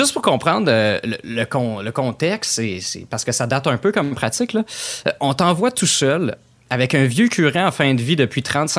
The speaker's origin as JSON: {"language": "French", "town": "Saint-Marcellin", "region": "Quebec", "country": "Canada", "said": "moi, je viens de Saint-Marcellin, OK?"}